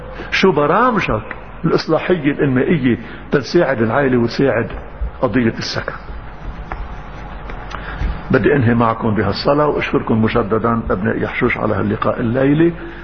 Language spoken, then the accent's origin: Arabic; Lebanon; بس انا ما انا كمواطن لبناني ما بقبل انه تستعملوا المؤدرات الدولة لخراب شعبها